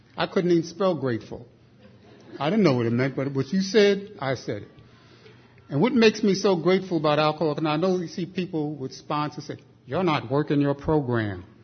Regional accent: Bronx, New York, United States; I was born in Jersey City in the Bronx, and I grew up in the Bronx.

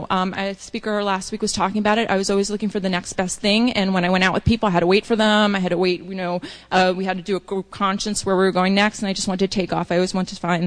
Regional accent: New York City, New York, United States; I grew up in New York City.

